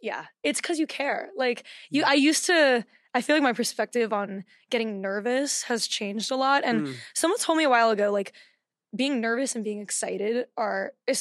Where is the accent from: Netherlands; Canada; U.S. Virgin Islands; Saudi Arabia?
U.S. Virgin Islands; Saint John; I mean, I grew up in the Caribbean in the Virgin Islands.